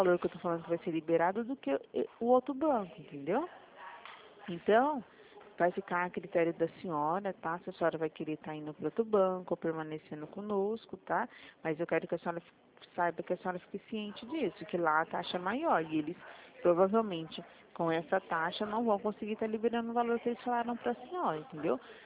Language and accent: Portuguese; Presidente Prudente, São Paulo, Brazil; Eu falo da cidade de Presidente Prudente, São Paulo